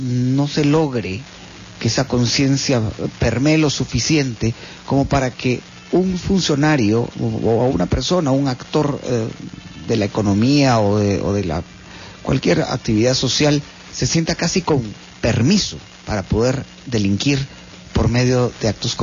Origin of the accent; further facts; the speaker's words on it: Guatemala; lo vio en Guatemala? ¿Qué es lo que surge de las preguntas que ustedes hicieron en nuestro país, en mi país, acerca de este tema?